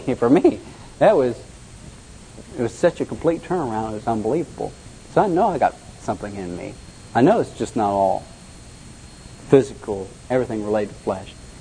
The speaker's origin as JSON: {"language": "English", "region": "Ohio", "country": "United States", "said": "Oh man, hey, I'm from Ohio."}